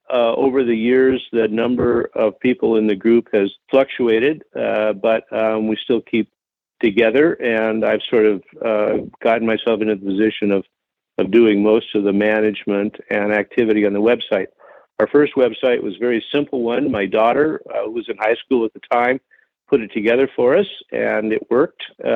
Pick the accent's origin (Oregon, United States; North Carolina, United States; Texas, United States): Oregon, United States; Portland; Well, my father was a keen fly fisherman. I grew up in Portland, Oregon, and we fished a lot.